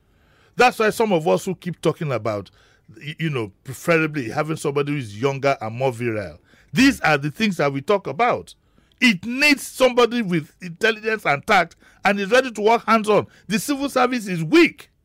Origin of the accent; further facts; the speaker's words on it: Nigeria; What concerns me more as a Nigerian